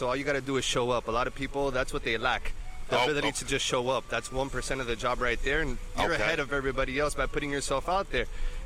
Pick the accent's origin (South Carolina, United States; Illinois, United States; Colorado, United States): Illinois, United States; Chicago; From Chicago.